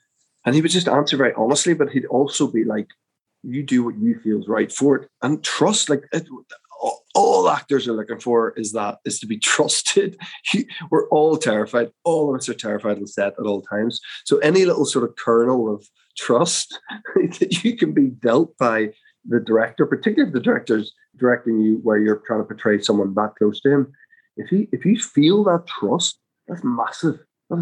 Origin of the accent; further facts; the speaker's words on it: Belfast, Northern Ireland, United Kingdom; I'm from Belfast, you know, so I know these people. Like I grew up with these people.